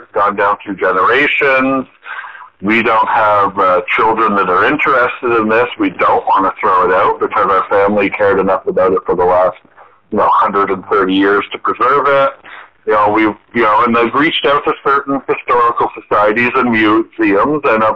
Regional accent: Barrie, Ontario, Canada; born or raised there; also born or lived in Montreal

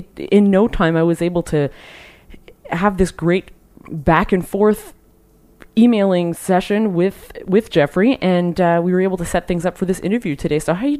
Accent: Quebec, Canada; I'm from the Eastern Townships, and this is a pretty close-knit area.

